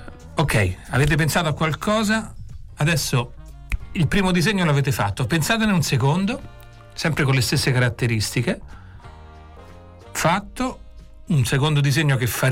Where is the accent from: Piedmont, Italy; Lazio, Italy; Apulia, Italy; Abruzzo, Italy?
Lazio, Italy; Latina; also born or lived in Rome; sono nato a Roma, vissuto a Latina.